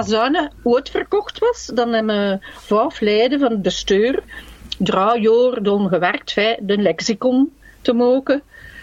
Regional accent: Leuven, Flemish Brabant, Belgium; Ik ben van Sint-Jacob. En Sint-Jacob, ik woonde in de Brusselse Stroot, want ik ben doorgebaren nog toes. En dat is in het Pieteke, want dat Brusselse Stroot, dat gooit je even naar beneden, helemaal in het Pieteke van Leuven.

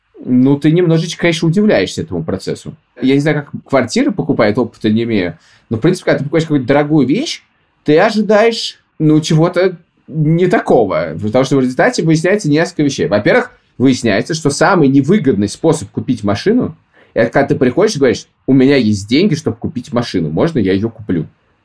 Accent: Russia; я типичный россиянин.

